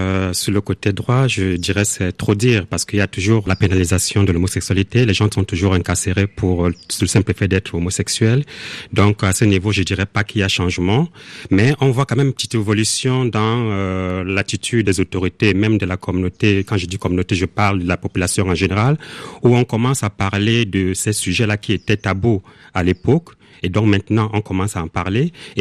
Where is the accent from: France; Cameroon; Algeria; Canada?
Cameroon; On est un Camerounais comme les autres, on est un Africain comme les autres